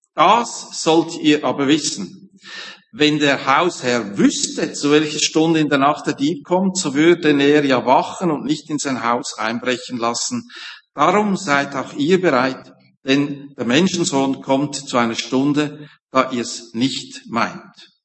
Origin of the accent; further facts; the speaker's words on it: Appenzell, Switzerland; Ich bin Appenzeller.